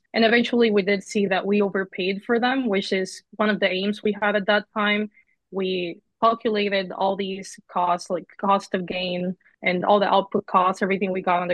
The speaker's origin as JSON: {"language": "English", "country": "Puerto Rico", "moved": "as an adult", "lives_now": "United States", "said": "I'm from Puerto Rico originally, and I moved to Michigan a few years ago to work on my master's with Dr. Dan Buskirk here at Michigan State."}